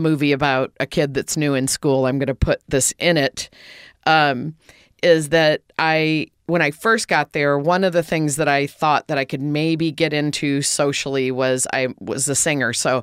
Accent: Florida, United States; So I grew up in Central Florida as a teenager, and it's really fun there as a teenager.

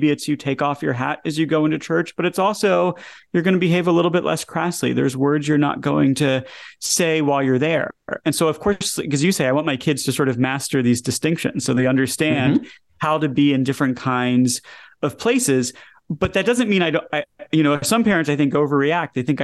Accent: Atlanta, Georgia, United States; You know, I grew up in Atlanta and I am, you know, fiercely devoted to the team and love baseball.

